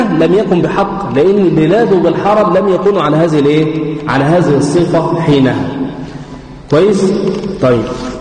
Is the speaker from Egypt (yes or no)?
yes; Egypt; ممكن عندنا في مصر هي ممكن تقطعها، مفيش اشكال، لكن في مكه لا